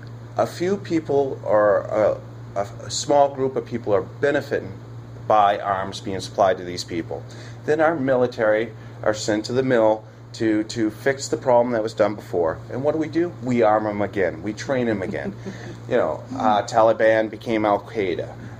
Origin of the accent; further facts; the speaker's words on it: Maine, United States; my grandparents played a very important role in my life in rural Maine, growing up in Washington County.